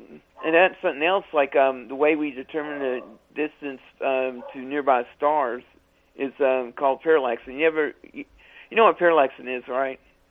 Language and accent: English; Virginia, United States; I mean, I grew up in Virginia, and people were just amazed that people spoke French down... in Louisiana and stuff like that.